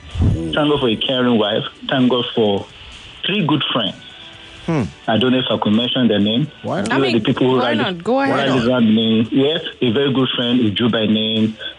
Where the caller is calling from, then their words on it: Ikotun, Lagos, Nigeria; I'm calling from Ikotun Aziz of Lagos.